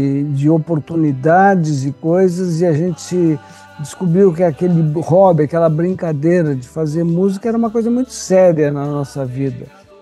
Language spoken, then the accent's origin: Portuguese; Pelotas, Rio Grande do Sul, Brazil; moved away as an adult; also born or lived in Porto Alegre / Rio de Janeiro; Quando a gente foi para Porto Alegre, saímos de Pelotas, fomos para Porto Alegre fazer faculdade de engenharia.